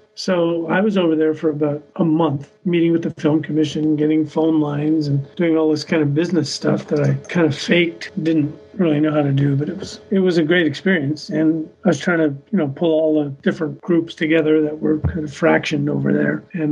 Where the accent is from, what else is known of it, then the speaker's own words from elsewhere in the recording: Montreal, Quebec, Canada; we filmed it in my hometown, Montreal